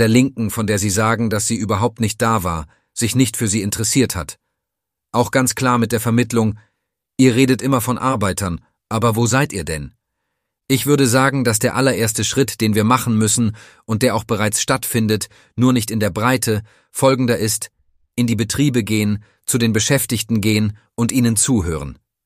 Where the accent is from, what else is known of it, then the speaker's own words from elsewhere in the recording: Waiblingen, Baden-Württemberg, Germany; dass ich jetzt in meiner Heimatstadt Waiblingen ein ganz konkretes Beispiel hatte